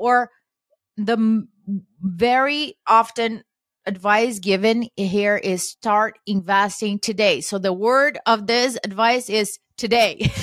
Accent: Brazil; I was born and raised in Brazil.

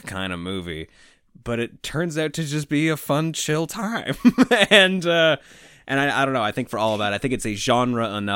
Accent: Toronto, Ontario, Canada; commercials that we grew up with in Toronto

